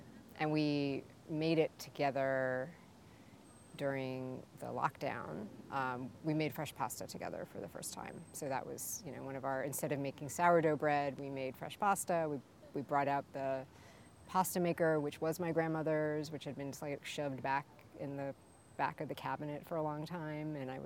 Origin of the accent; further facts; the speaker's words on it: New York, United States; I grew up in the Far West Village, and she lived on D for almost, well, I know it was over 10 years.